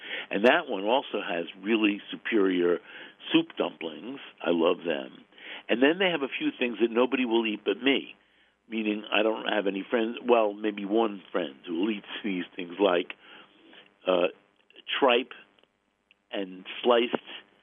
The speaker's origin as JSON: {"language": "English", "town": "Brooklyn", "region": "New York", "country": "United States", "tie": "born or raised there", "said": "So here's the deal. I grew up in Brooklyn, Jewish."}